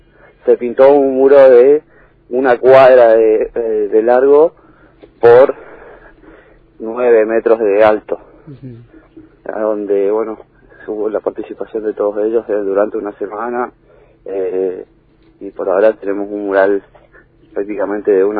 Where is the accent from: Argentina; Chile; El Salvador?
Argentina; Puerto Iguazú, Misiones; Soy de Puerto Iguazú, sí.